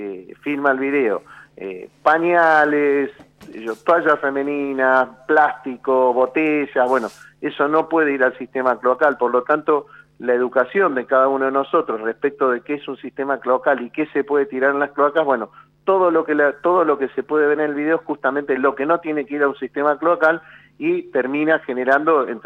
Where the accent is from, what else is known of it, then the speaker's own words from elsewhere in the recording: San Antonio Oeste, Río Negro, Argentina; como en algunas ciudades de la provincia de Río Negro. Yo soy de San Antonio Oeste.